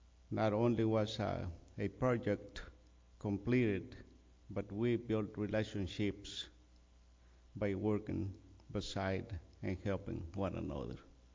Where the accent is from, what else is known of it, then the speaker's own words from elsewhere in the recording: Mexico; when I was young, long time ago, growing up in Mexico, our family and others in our community would come together to help with big projects that needed to be done.